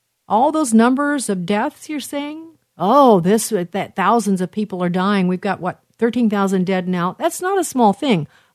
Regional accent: New York City, New York, United States; born there; as I was born in New York, I vaguely recall New York City already suffering a hospital shortage epidemic.

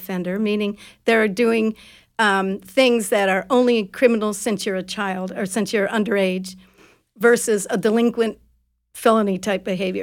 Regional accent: Hawaii, United States; moved away as an adult; also born or lived in Connecticut; In college, I moved from Hawaii to Connecticut.

